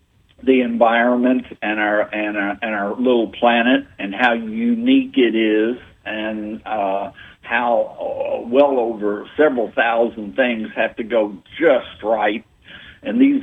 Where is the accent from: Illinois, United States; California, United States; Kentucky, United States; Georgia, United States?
Kentucky, United States; Lexington; Well, I grew up in Lexington, Kentucky, and I have 2 degrees from UK.